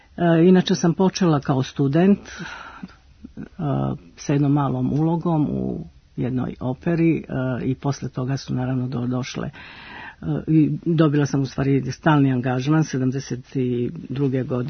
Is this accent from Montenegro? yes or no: yes; Podgorica, Montenegro; moved away as an adult; also born or lived in Sarajevo / Brussels; počela sam, kako je na početku opisalo, u tadašnjem Titogradu, mom rodnom gradu, kao učenica srednje muzičke škole